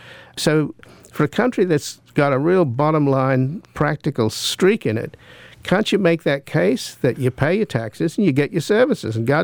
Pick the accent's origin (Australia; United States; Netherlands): Australia; moved away; I'm originally from Australia where there is a social democracy